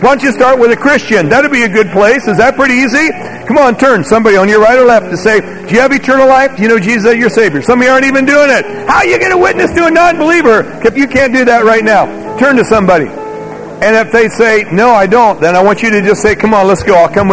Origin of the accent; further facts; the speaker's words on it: Wales, United Kingdom; I'm a Welshman.